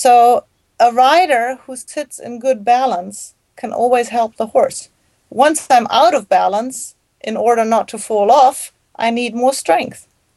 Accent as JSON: {"language": "English", "country": "Germany", "tie": "born or raised there", "second_language": "English", "said": "I grew up in Germany in a very horsey environment."}